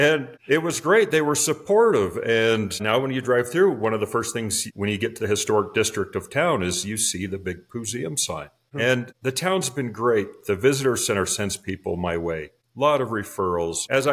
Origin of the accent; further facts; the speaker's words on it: Utah, United States; now in Williams, United States; No. So I'm from Utah. It's the state north of Arizona. And I knew I wanted to come back west in the mountains and deserts with rocks and features.